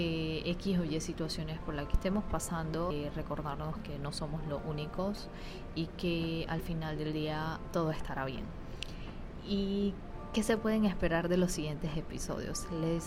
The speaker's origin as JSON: {"language": "Spanish", "country": "Panama", "said": "Tengo 25 años y soy de Panamá."}